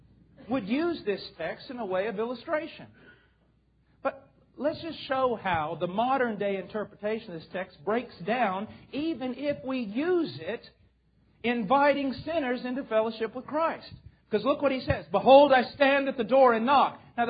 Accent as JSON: {"language": "English", "country": "United States", "said": "Now, I'm an American, so I can say this."}